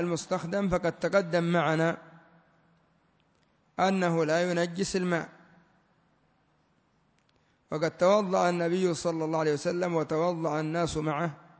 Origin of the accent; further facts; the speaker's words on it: Yemen; لا سيما عندنا في اليمن يستخدمونه في الجنابي